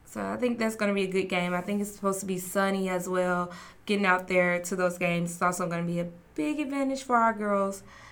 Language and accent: English; Tennessee, United States; Yes, I grew up in Tennessee, so I'm a big Tennessee fan on the low.